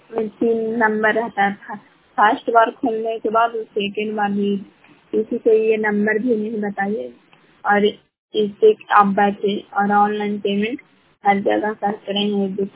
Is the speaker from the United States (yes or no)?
no; Bihar, India; ग्राम पंचायत शाम, प्रखंड कलापरसरा, जिला नालंदा की निवासी हूँ।